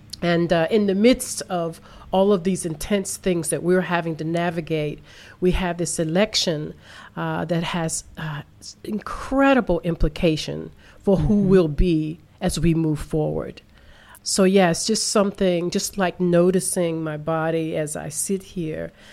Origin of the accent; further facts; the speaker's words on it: Washington, District of Columbia, United States; I was living still in Washington. I grew up in Washington, D.C.